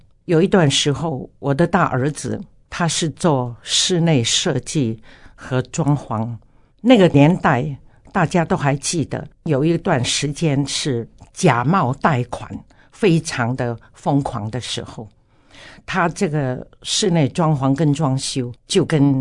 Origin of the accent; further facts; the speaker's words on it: China; now in Taiwan; 我从大陆来到台湾37年多